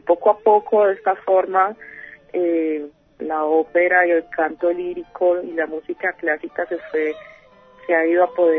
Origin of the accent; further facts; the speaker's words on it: Buenaventura, Valle del Cauca, Colombia; born there; Yo nací en Buenaventura, en un barrio que se llama El Trapiche.